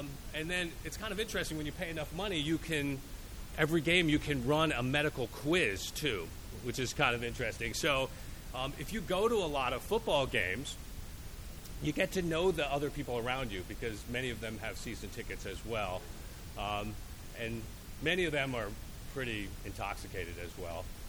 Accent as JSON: {"language": "English", "region": "Delaware", "country": "United States", "tie": "born or raised there", "said": "So I grew up in Delaware, the Philadelphia area, and I used to follow the Philadelphia Eagles."}